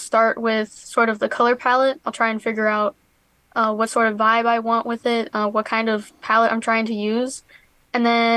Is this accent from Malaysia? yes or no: no; Lake Station, Indiana, United States; I was born and raised in Lake Station, Indiana, so very close to where IUN's campus is.